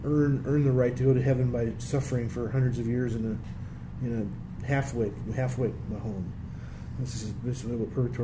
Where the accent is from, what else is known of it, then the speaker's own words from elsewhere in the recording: Texas, United States; A mean Texas chili, in fact. Because I'm from Texas.